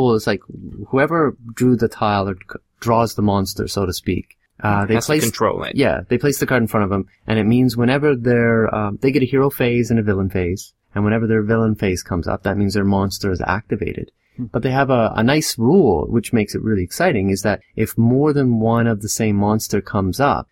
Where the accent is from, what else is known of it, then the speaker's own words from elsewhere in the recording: Canada; accent: Canadian; I didn't feel I had to, like, play up my Canadian accent.